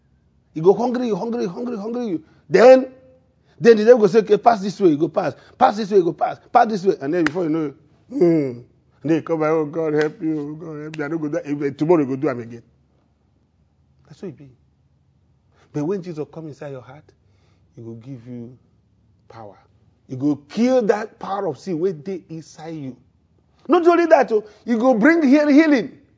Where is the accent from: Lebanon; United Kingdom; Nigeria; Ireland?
Nigeria; Bakumeze, Enugu State; Did they do crusade for my village at Bakumeze? In the Enugu State, Nigeria.